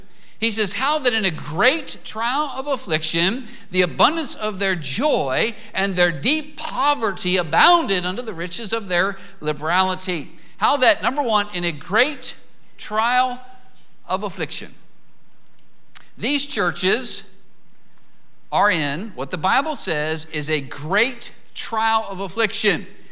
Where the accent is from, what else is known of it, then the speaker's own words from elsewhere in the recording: Pennsylvania, United States; I grew up in Pennsylvania.